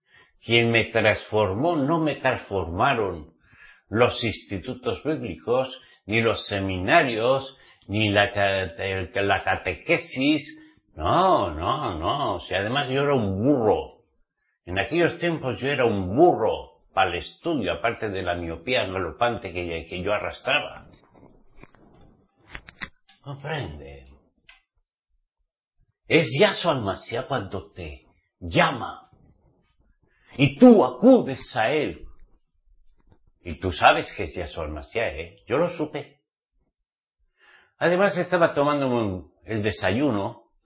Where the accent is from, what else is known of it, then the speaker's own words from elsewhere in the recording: Navarre, Spain; Y me empapelé toda mi tierra, toda la provincia de Navarra.